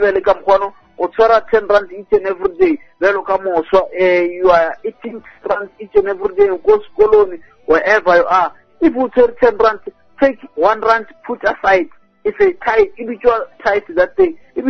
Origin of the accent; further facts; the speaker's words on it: Kansas, United States; Just for a short … from Kansas.